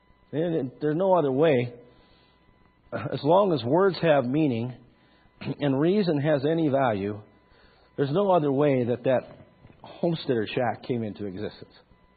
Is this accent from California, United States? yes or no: no; Montana, United States; Growing up near McAlester, Montana, and herding cattle and cutting firewood into tobacco roots, you had all kinds of these miner shacks everywhere.